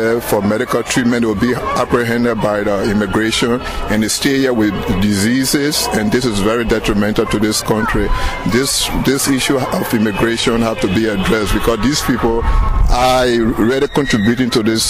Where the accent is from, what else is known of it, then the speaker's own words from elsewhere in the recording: Liberia; now in United States; Yeah, I'm from Liberia originally.